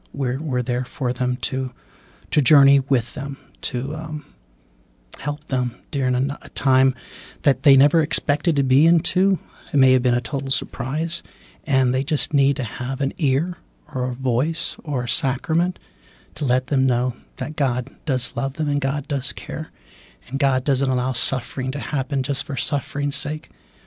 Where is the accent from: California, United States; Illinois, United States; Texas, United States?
Texas, United States; Corpus Christi; born there; Well, I was born here in Corpus Christi, Texas